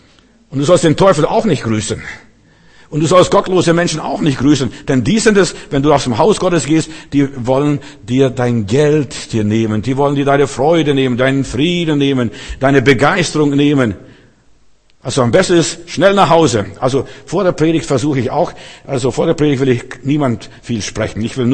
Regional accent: Klaipėda, Klaipėda County, Lithuania; now in Germany; wo ich da groß geworden bin in Memel, also in Ostpreußen, also Litauen

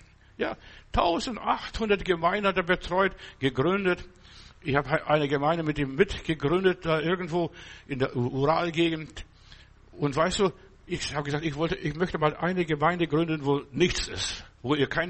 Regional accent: Augsburg, Bavaria, Germany; ich komme aus Augsburg, ich komme immer hierher gefahren

